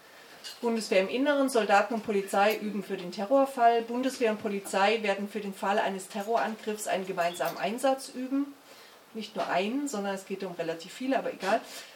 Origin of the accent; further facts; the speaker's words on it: Baden-Württemberg, Germany; Und mein Heimatbundesland Baden-Württemberg mit seiner grün-schwarzen Regierung hat sich ganz schnell angeboten